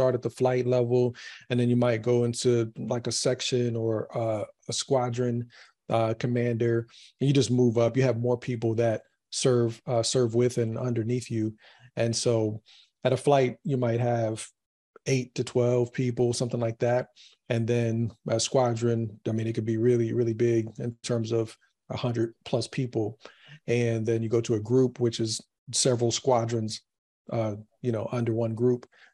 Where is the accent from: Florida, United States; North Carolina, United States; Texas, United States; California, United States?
North Carolina, United States; I grew up in North Carolina around Chick-fil-A's.